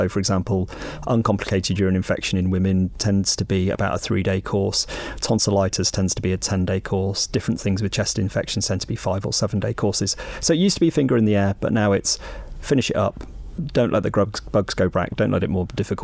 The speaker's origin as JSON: {"language": "English", "region": "South West England", "country": "United Kingdom", "tie": "born or raised there", "said": "I was raised by war generation parents and grandparents, and actually growing up in Cornwall, my, you know, you finish your food, you finish everyone else's food, you never leave anything to waste."}